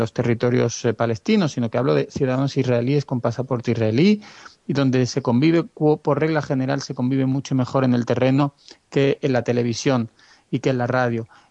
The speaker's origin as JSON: {"language": "Spanish", "country": "Spain", "tie": "born or raised there", "said": "yo no tengo ciudadanía israelí, yo nací en España y he vivido en España toda mi vida"}